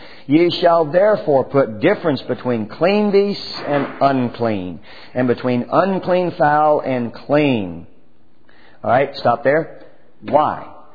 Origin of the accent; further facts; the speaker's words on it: United States; And I'm an American. I mean, I'm a patriot and everything.